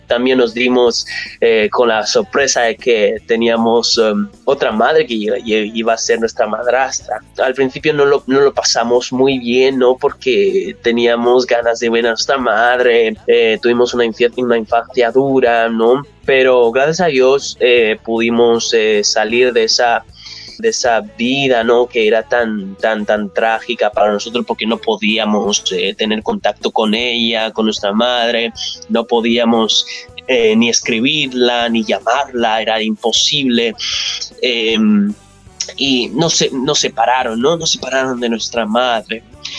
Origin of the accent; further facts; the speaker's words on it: Accra, Greater Accra, Ghana; born there; Spanish is a second language; Nace en Ghana, yo nací en Ghana, Accra.